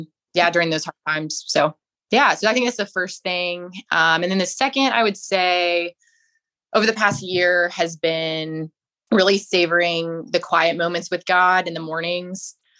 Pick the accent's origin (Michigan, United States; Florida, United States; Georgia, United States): Georgia, United States; Augusta; Yeah, I grew up in Augusta, Georgia, which is how I know you, obviously.